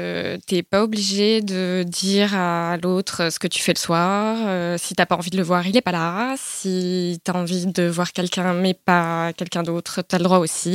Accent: Paris, Île-de-France, France; j'ai 25 ans et je suis parisienne.

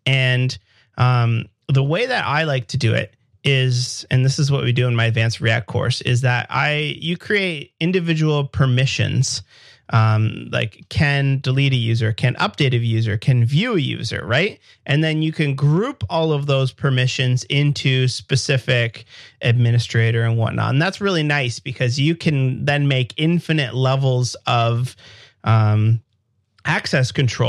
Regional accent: Canada; I'm a developer from Canada.

